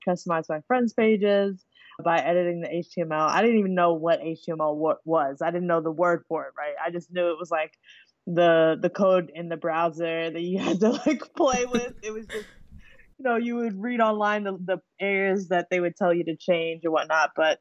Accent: New York City, New York, United States; now in California, United States; I'm from New York originally. I'm living out in California now, but I grew up between Staten Island and Harlem.

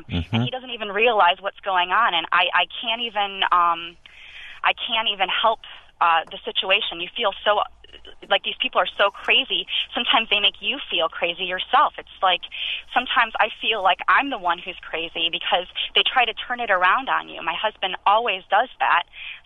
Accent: Michigan, United States; now in New Haven, United States; I'm living in New Haven, but I'm originally from Michigan. All my family's in Michigan.

